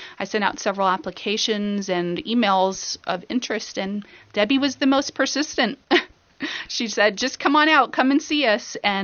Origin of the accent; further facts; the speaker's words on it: Bahamas; now in Monterey, United States; I am the family practice doc here in Monterey, and I am from the Bahamas, which is, yes, a long way away. It's about 180 miles off the coast of Florida